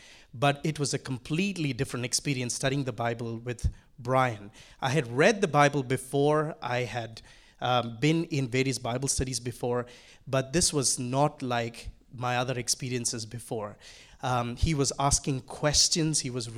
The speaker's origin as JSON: {"language": "English", "region": "Abu Dhabi", "country": "United Arab Emirates", "tie": "born or raised there", "said": "I was born in Abu Dhabi, which is the capital of the country that we're living in right now, called United Arab Emirates. I've lived there my whole life. My family is very religious, and they come from a conservative, really conservative background."}